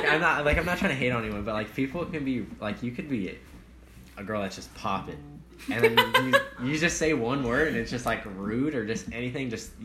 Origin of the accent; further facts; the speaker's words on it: California, United States; Well, I grew up in SoCal, and just, like, sports were my life.